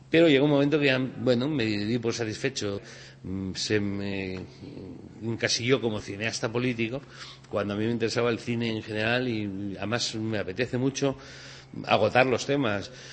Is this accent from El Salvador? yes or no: yes; El Salvador; born there; Yo soy nacido en Centroamérica, en El Salvador, de familia vasca, pero yo conocía muy poco Euskadi.